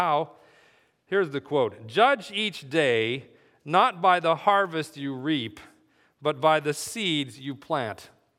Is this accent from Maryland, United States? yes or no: no; Upland, California, United States; There was a field just a few houses down from the house that I grew up in Upland, down there halfway between Los Angeles and Loma Linda.